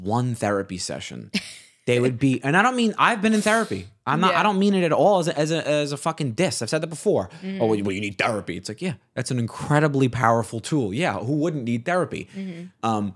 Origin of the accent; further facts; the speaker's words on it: Staten Island, New York, United States; I grew up on Staten Island where a lot of these showy moms